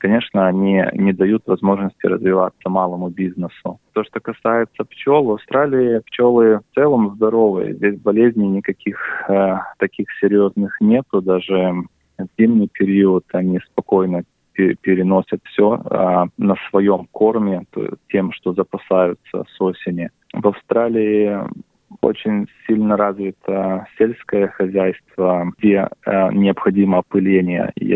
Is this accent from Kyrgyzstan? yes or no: no; Russia; moved away; Мы в детстве еще в России, я много времени провел летом в тайге, на пасеках в Приморском крае.